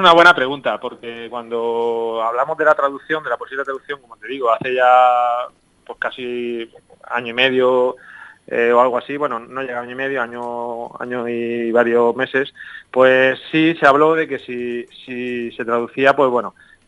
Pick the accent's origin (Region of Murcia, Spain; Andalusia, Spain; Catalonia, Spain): Region of Murcia, Spain; Jumilla; al final pues yo soy de Jumilla, ¿no?